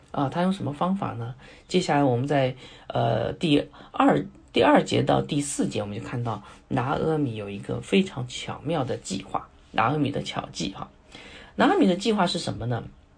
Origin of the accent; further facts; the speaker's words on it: China; 我们中国人有句古话叫饱足思淫欲啊